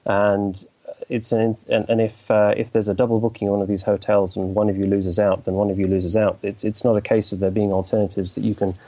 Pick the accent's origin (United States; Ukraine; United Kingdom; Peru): United Kingdom; particularly given that I'm a British Muslim and I went 10 years ago